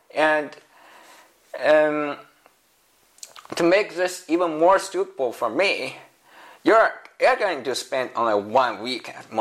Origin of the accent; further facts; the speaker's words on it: China; That's what I learned to do when I grew up in China.